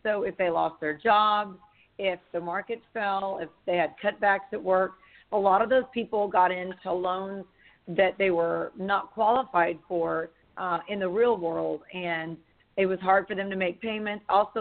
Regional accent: San Antonio, Texas, United States; also born or lived in Tulsa; now in College Station, United States; I then grew up in San Antonio for up through high school.

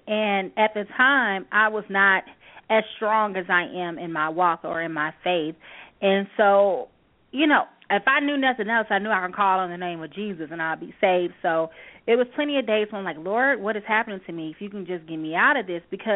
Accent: Gary, Indiana, United States; Gary, Indiana.

